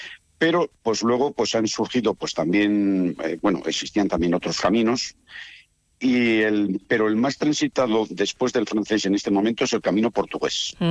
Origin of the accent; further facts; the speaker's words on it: Pamplona, Navarre, Spain; pues yo aparte de que soy de aquí de Pamplona